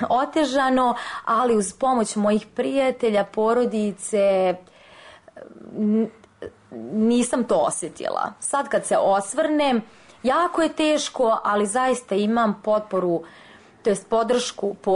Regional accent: Ostružnica, Belgrade, Serbia; also born or lived in Rijeka, Croatia; Odrasla sam u Ostružnici, nadomak Beograda. Vašim slušaocima verovatno poznato mesto. Tu sam odrasla, rođena sam da u Rijeci, sa 3 godine sam došla ovde. Tu sam živjela 10 godina

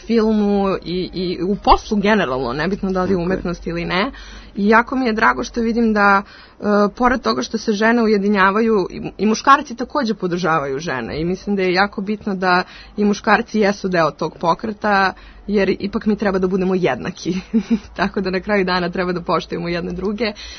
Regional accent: Belgrade, Serbia; moved away as an adult; now in Berlin, Germany; Dolazim iz Beograda, inače živim u Berlinu već 3 godine.

